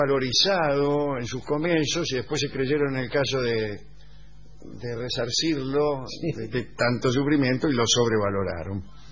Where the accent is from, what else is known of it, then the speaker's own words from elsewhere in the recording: San Salvador, El Salvador; de San Salvador, tengo 22 años